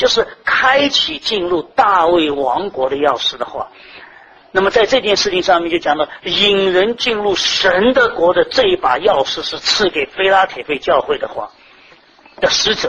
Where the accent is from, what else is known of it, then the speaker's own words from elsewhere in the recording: China; 英文这个 true 我们中国人很难翻的